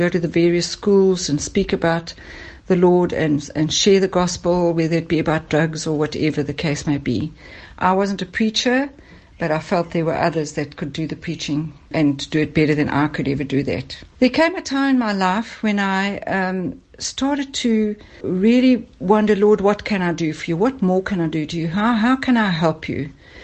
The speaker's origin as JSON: {"language": "English", "town": "Johannesburg", "region": "Gauteng", "country": "South Africa", "lives_now": "Ballito, South Africa", "said": "I come originally from Johannesburg. I've been living in Ballito for about 20 years, or in Natal for about 20 years now."}